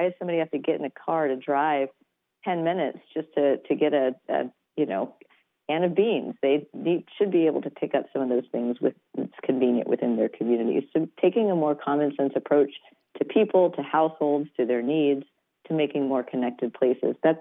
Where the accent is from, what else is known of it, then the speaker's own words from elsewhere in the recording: Houston, Texas, United States; But growing up in Houston, which is a wonderful place with great food and great people, it's not very beautiful.